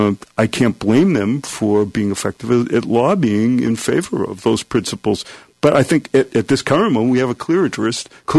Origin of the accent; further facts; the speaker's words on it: United States; I personally, as an American Jew, would hope that our country would have, America, would have every reason in the world to support the government of Israel.